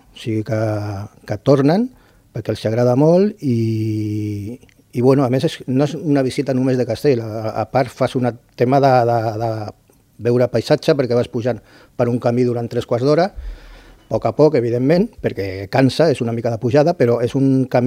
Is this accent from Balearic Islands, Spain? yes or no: no; Catalonia, Spain; jo soc de la Selva Marítima